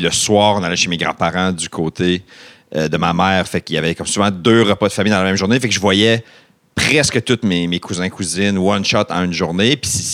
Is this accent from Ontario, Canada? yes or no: yes; Kapuskasing, Ontario, Canada; Moi, je viens du nord de l'Ontario. De Kapuskasing, quand même une petite ville. Puis les deux côtés de ma famille habitaient là.